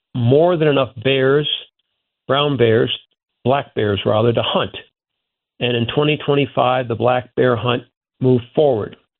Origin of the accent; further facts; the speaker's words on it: Chicago, Illinois, United States; Growing up in the Chicago area, you didn't hear the sound of a coyote howl.